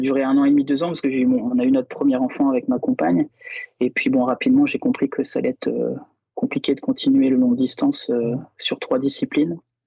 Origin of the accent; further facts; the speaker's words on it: Brittany, France; born there; now in Bordeaux, France; Moi je suis né en Bretagne et là actuellement je suis sur Bordeaux et puis c'est principalement pour le travail que je suis venu dans cette région-là.